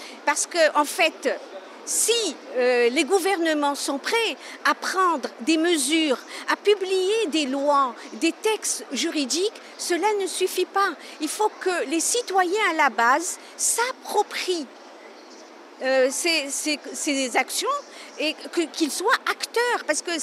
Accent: Morocco; moi personnellement, je suis marocaine, je vis à Rabat

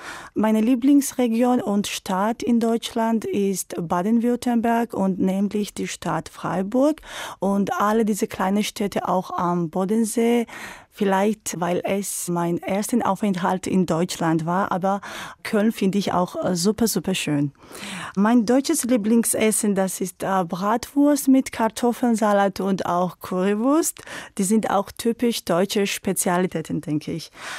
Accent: Georgia; Ich komme aus Georgien. Ich bin im Jahre 1984 geboren.

